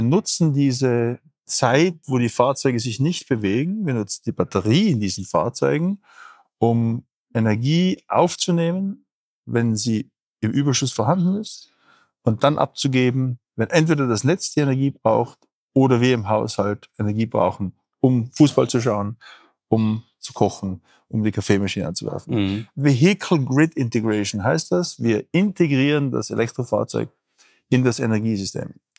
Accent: Austria; Ich bin Österreicher, bin auf einem Bergbauernhof aufgewachsen

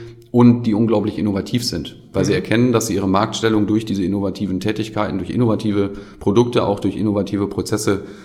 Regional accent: Gronau, North Rhine-Westphalia, Germany; Auch die Entwicklung in meiner Heimatstadt Kronau ist mir dann auch wichtig.

